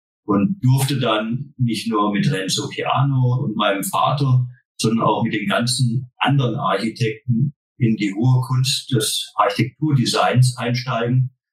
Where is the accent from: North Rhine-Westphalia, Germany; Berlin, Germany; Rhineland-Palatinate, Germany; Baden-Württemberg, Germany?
Baden-Württemberg, Germany; Wir sind keine Schwaben hier, wir sind Badener.